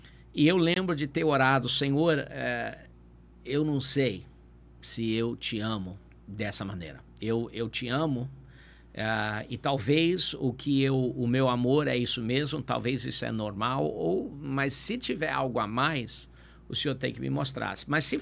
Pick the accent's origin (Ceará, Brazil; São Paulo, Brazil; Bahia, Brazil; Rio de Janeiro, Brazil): Rio de Janeiro, Brazil; a gente mora agora no Itanhangá, mas a maior parte da minha infância eu cresci na Freguesia, que é pertinho. O bairro aqui de Jacarepaguá.